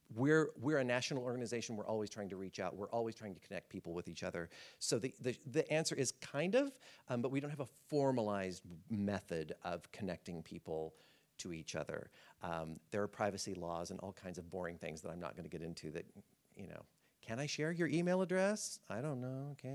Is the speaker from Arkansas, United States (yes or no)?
yes; Arkansas, United States; And I started in Arkansas because I'm from Arkansas originally